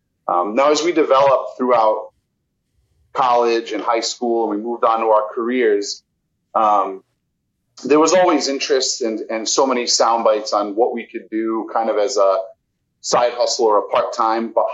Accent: Rhode Island, United States; Yeah. So born and raised on the East Coast here in Rhode Island.

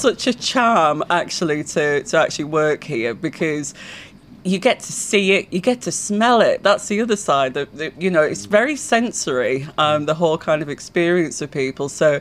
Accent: Darlington, North East England, United Kingdom; Plus, I'm from Darlington. And when you're from Darlington, you grow up with everything about the railway.

